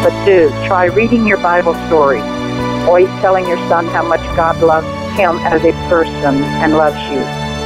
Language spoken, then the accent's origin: English; Texas, United States; I'm from Texas